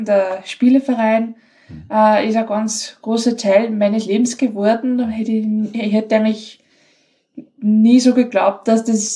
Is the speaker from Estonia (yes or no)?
no; Linz, Upper Austria, Austria; Ich komme aus Linz.